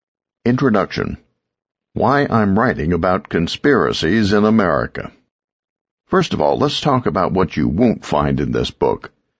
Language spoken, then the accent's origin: English; Midwest, United States; Especially growing up in the Midwest, you never even contemplate that your government might not be telling the truth.